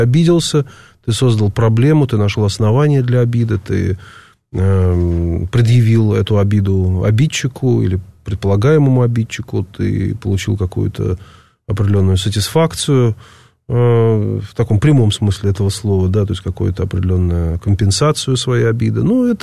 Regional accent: Russia; Ну, я был иностранец. Я был россиянин, необразованный, темный.

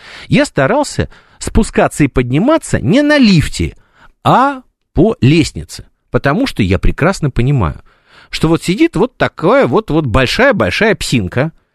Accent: Moscow, Russia; born there; вот я москвич, я родился в Москве, но я безумно люблю Питер

